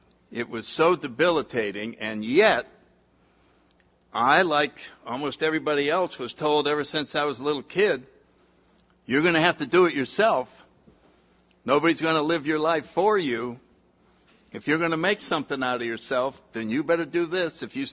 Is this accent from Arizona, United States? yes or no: no; New Haven, Connecticut, United States; So anyway, I grew up in New Haven, Connecticut. I was born in 1931, so if you do the math, in a few weeks I'll be 80.